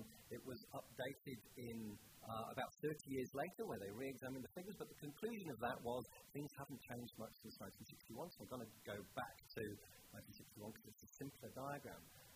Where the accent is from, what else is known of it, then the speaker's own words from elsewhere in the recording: United Kingdom; accent: British; moved away as an adult; now in Australia; you can tell my accent, I'm British, and this country is massive.